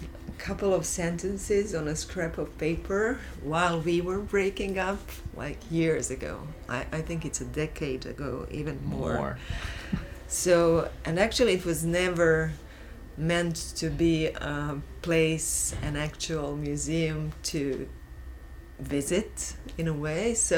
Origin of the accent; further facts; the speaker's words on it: Croatia; So we come from Croatia.